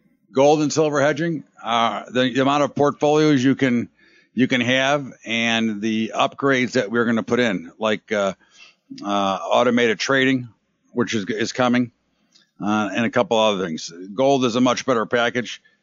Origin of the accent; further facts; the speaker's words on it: Las Vegas, Nevada, United States; moved away as an adult; also born or lived in California; I grew up in Las Vegas in 1993 until I went to college in California and never went back. When I left in 93, the population